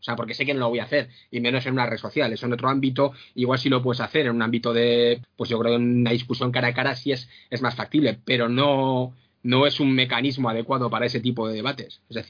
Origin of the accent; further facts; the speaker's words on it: Basque Country, Spain; A ver, que yo soy del País Vasco y esto es muy habitual, ¿eh?